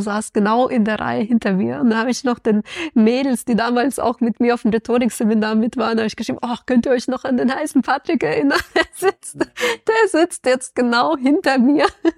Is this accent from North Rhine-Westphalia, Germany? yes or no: no; Hesse, Germany; Sag ich, naja, aus der Nähe von Frankfurt.